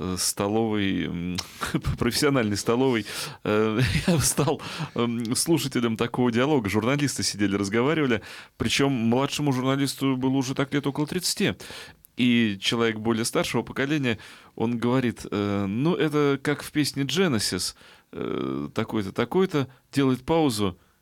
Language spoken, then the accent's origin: Russian; Saint Petersburg, Russia; С одной стороны, Петербург. Мы здесь, находясь внутри, мы петербуржцы